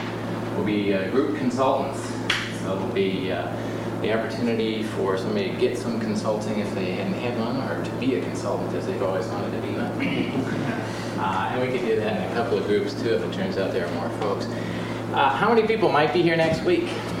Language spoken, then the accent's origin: English; Chicago, Illinois, United States; now in Decorah, United States; I'm born and raised in Chicago. We now live in Decorah, Iowa, so I've made a complete switch to the rural scene.